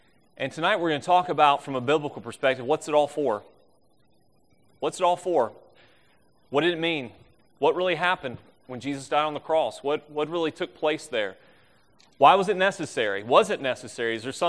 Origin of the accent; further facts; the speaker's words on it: Charlotte, North Carolina, United States; In fact, it's my hometown, Charlotte, North Carolina.